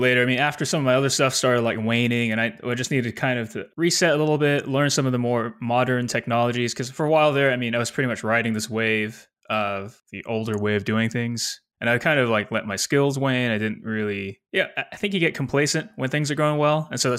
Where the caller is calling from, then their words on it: Nashville, Tennessee, United States; I am calling from Nashville, Tennessee, in the United States.